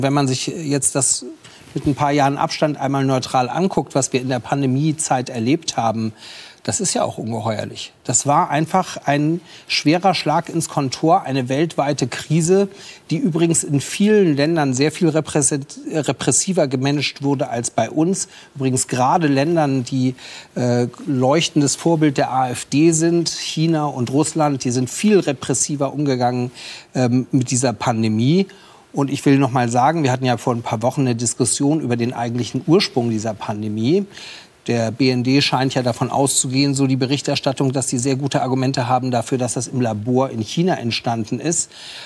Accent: Schleswig-Holstein, Germany; ich komme ja aus Schleswig-Holstein

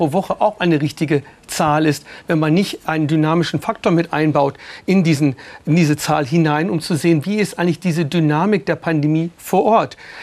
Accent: Würzburg, Bavaria, Germany; aus meiner Heimatstadt Würzburg

